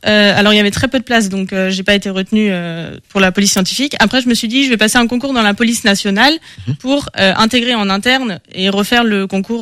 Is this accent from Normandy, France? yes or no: no; Angers, Pays de la Loire, France; j'ai 26 ans et j'ai créé Vestatrip Conciergerie depuis presque un an maintenant. Je suis née à Angers, j'ai grandi dans un petit village à l'est d'Angers et je vis actuellement dans la même ville.